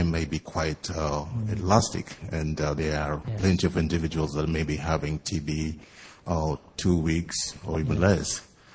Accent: Kenya; from Kenya.

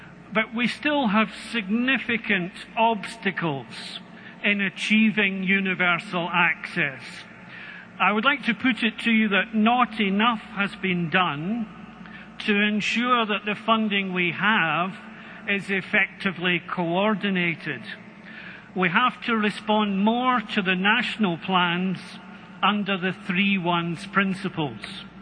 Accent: Scotland, United Kingdom; You probably guess from my accent that I come from Scotland

